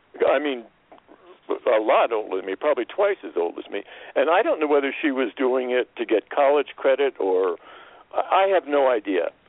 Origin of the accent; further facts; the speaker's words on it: Princeton, New Jersey, United States; born there; I'll just tell you that I was born in Princeton, New Jersey, which was a totally idyllic town, perfectly beautiful.